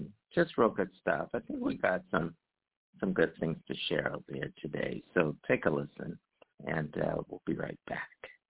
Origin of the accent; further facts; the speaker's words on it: Philadelphia, Pennsylvania, United States; also born or lived in New York / New Jersey / Los Angeles; And my home state in Pennsylvania, out of Philly